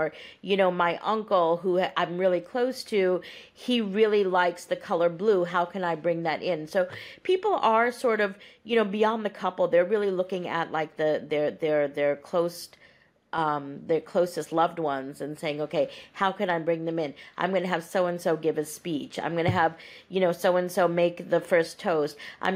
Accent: Pakistan; now in United States; I'm from Pakistan and I'm American, so I'm a Pakistani American.

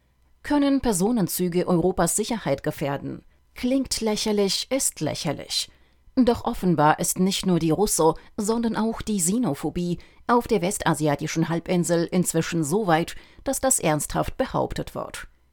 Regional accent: East Germany, Germany; Das mit den Arbeitsplätzen kann ich als Ostdeutscher ohnehin kaum ernst nehmen

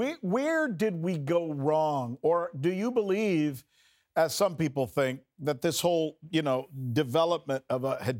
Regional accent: Miami, Florida, United States; also born or lived in Cuba; Even though I was born in Cuba and raised in Miami, I went and played sports, football actually, at the University of Minnesota.

